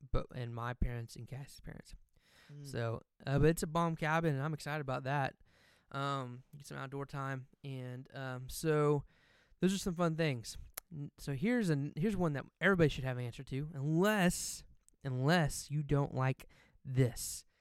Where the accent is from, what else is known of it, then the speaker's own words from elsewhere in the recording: Oklahoma, United States; Growing up in Oklahoma, we have this place called Festival Lights in Chickasha.